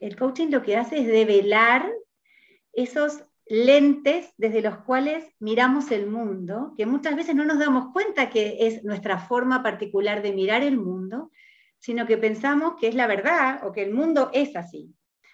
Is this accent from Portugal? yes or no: no; Argentina; now in Chile; vivo en Chile, yo soy de Argentina, vivo en Chile hace 18 años